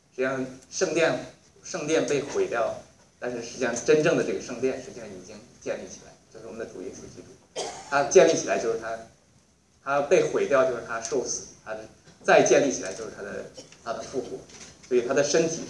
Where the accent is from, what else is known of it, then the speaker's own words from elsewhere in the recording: China; 我想这个不虔不义这个实际上在我们大陆从大陆来的我们也都很清楚